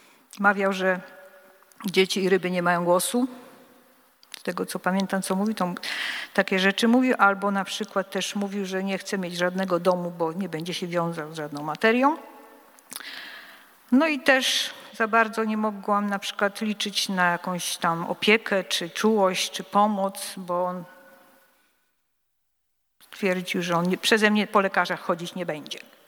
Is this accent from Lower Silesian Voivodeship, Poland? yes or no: yes; Wrocław, Lower Silesian Voivodeship, Poland; ja się urodziłam we Wrocławiu. Niedaleko stąd mieszkałam, na pięknej ulicy Jarzębinowej, w takim domu specyficznym.